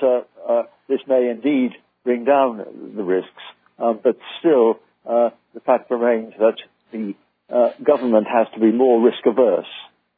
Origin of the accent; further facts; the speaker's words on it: United Kingdom; because I speak as a Brit, not an American